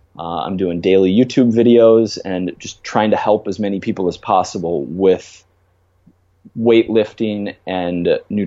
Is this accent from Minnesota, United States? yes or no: yes; Minnesota, United States; now in New York City, United States; I live in New York City. I grew up in Minnesota and fell in love with fitness specifically when I was in eighth grade